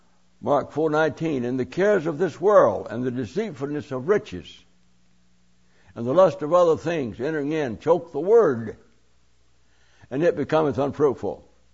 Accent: Hamilton, Waikato, New Zealand; I was going from my hometown of Hamilton down to the city of Christchurch.

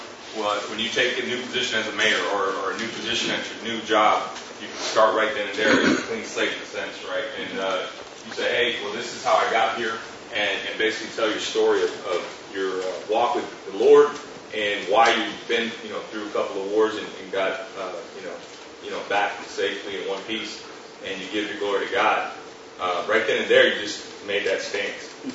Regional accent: Harker Heights, Texas, United States; I'm from Parker Heights, Texas, U.S. Army Ranger Officer.

